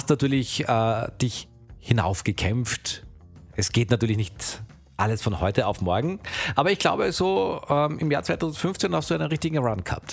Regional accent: Velden am Wörthersee, Carinthia, Austria; Meine alte Heimat.

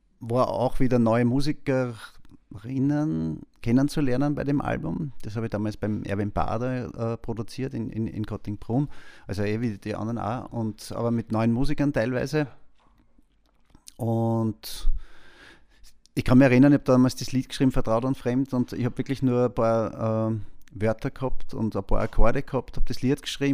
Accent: Vienna, Austria; Nein, ich bin in Wien aufgewachsen.

